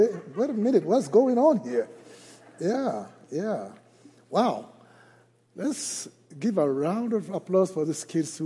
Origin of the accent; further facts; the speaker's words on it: Liberia; in case you think you are hearing an accent, nah, I am from the Republic of Liberia in West Africa, where my life was influenced by missionaries.